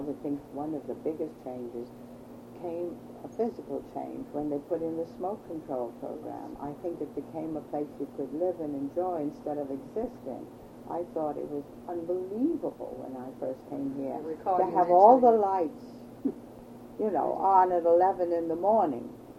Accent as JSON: {"language": "English", "country": "United States", "said": "But I think that my emphasis is still as an American."}